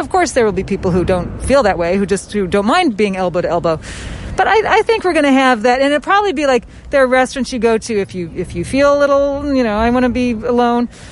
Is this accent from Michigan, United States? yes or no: no; Indiana, United States; I love corn. I'm a Hoosier. I'm from Indiana.